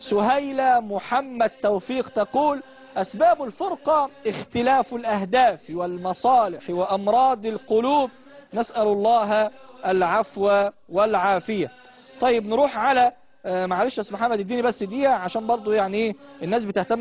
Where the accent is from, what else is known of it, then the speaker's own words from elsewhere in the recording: Egypt; احنا عايزين برضو لما واحد في فلسطين يتألم انا كمصري اشعر به